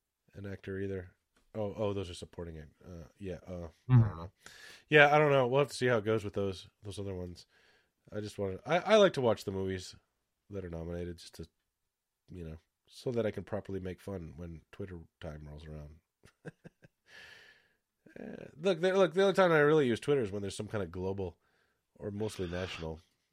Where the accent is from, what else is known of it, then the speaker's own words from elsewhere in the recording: Cleveland, Ohio, United States; Even though I'm a Browns fan because I'm from Cleveland, and you know we were always disappointed.